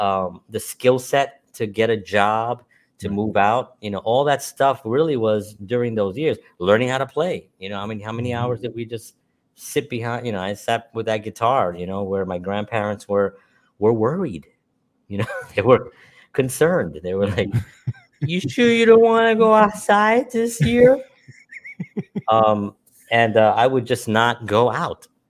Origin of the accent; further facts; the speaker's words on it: Bronx, New York, United States; We're two New Yorkers. We're from the Bronx, born and raised. Now, we currently don't live in the Bronx